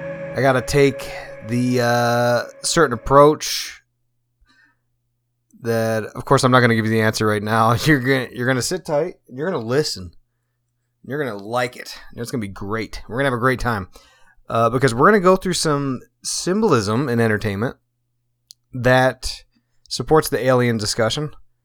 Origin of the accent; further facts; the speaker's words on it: United States; I said that I was born and raised a Christian in America.